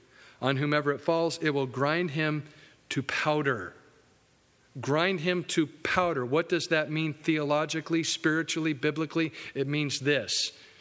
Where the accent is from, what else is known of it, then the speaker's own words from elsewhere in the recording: United States; And I'm an American. And I live in the South.